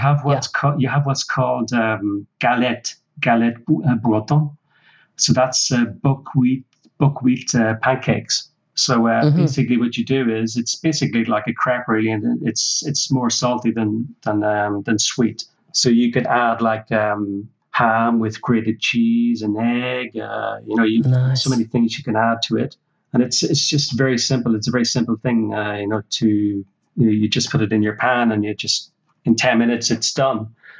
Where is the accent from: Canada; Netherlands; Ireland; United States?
Ireland; I'm Irish. Back in my younger days, I was used to, you know, having basic meals like Irish stew.